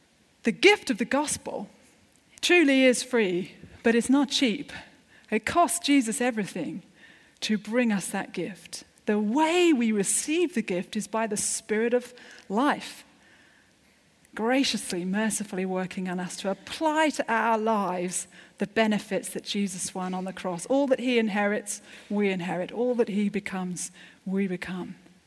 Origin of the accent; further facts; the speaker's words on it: United Kingdom; We're British. We're cynical.